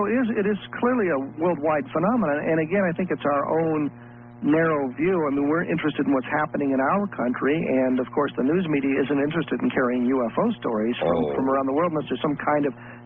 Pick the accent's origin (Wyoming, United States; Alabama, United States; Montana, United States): Wyoming, United States; Cheyenne; born there; You know, I was born in Cheyenne, Wyoming.